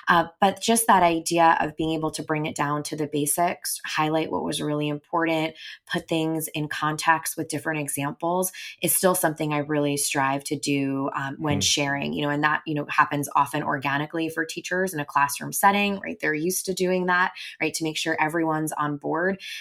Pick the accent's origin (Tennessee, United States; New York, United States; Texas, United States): New York, United States; also born or lived in Delaware; So I came in a pretty traditional route back to my home state of New York after doing my undergraduate degree in Delaware.